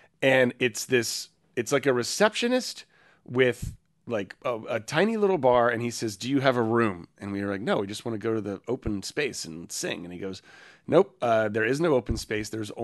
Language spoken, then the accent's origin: English; United States; So we're from the States